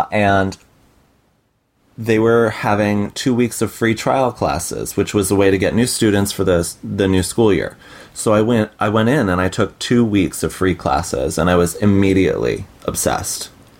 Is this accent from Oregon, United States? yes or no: no; Bridgeport, Connecticut, United States; also born or lived in Fairfield; And I'm from Fairfield, Connecticut. I also grew up in Bridgeport, Connecticut, which is different from Fairfield.